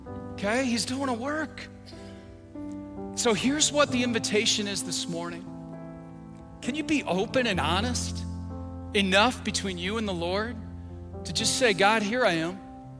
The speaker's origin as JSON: {"language": "English", "region": "Michigan", "country": "United States", "lives_now": "Florida, United States", "said": "I was from Michigan. This happened in northern Michigan."}